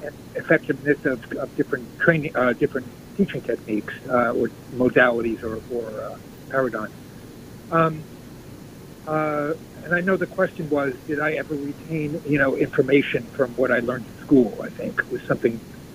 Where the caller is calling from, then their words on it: New York, United States; in Long Island.